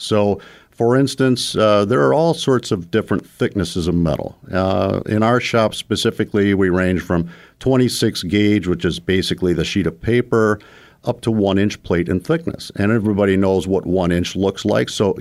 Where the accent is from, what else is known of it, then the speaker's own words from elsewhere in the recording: Hammond, United States; born there; He lived in Hammond at the time. I was born in Hammond.